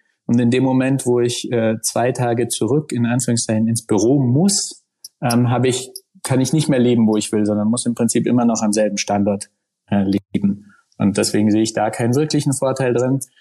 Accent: Kleinwalsertal, Vorarlberg, Austria; Also ich komme ursprünglich aus dem Kleinwalsertal, genau, da haben wir angefangen.

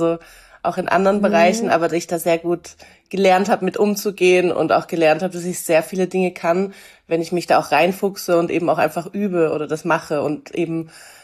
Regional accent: Cologne, North Rhine-Westphalia, Germany; ich komme aus Köln. Ich habe Sport studiert, auch in Köln an der Sporthochschule.

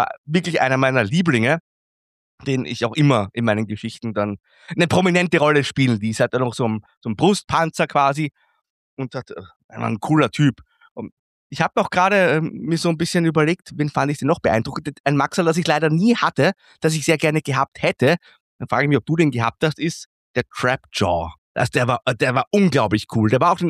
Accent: Austria; er konnte richtig angefressen schauen, wie man bei uns in Österreich sagen würde.

